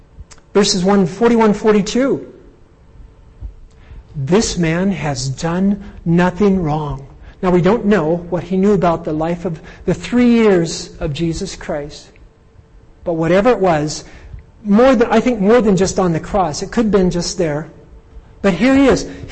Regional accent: Ireland; well, it was the way I was brought up. I'm Irish, what can you expect?

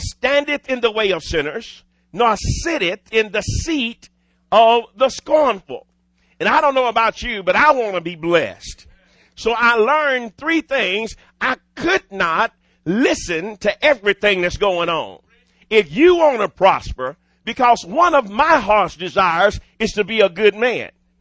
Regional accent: Dallas, Texas, United States; I'm a native Texan and I was born and raised in Dallas.

